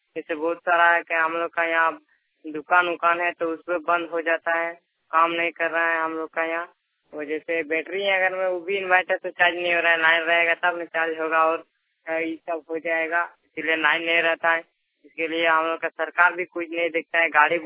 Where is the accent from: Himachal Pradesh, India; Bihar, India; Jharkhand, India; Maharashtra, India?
Jharkhand, India; Pagdha; ग्राम पागधा, post पागधा, थाना शिकारीपुरा, जिला दुमका के रहने वाला हूँ।